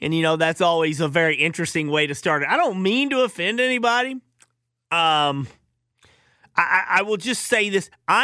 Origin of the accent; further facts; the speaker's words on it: Arkansas, United States; I grew up in Arkansas.